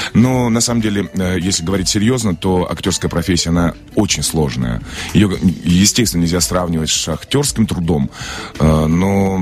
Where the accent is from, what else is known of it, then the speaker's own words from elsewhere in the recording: Donbas, Ukraine; А еще открою секрет, я родом из Донбасса